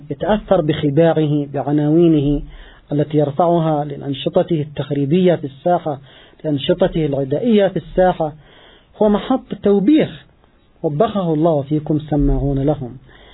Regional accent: Yemen; نحن كشعب يمني وما نأمله لأمتنا الإسلامية كافة في مسيرة حياتنا

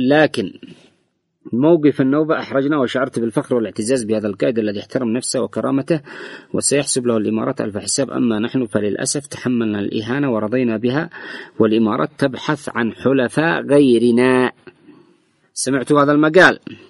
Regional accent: South Yemen, Yemen; هو جنوبي وأنا جنوبي، هو حراكي وأنا حراكي

